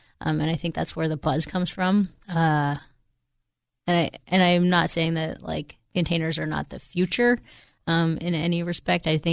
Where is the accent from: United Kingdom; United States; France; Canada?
Canada; As a kid, I grew up on the Ottawa River rafting and whitewater kayaking.